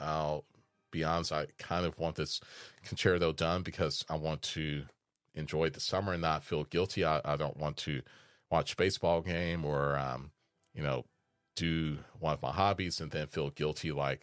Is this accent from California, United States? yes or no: no; Des Moines, Iowa, United States; born there; I was born in Des Moines, Iowa.